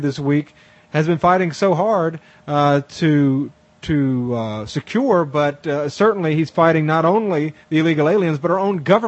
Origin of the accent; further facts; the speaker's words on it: United States; I'm an American. I don't want to trade down.